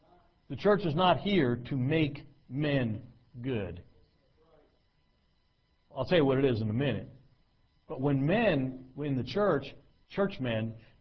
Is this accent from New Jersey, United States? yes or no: yes; New Jersey, United States; I know I sound sarcastic. I'm from New Jersey. I can't help it. Everything I say sounds sarcastic.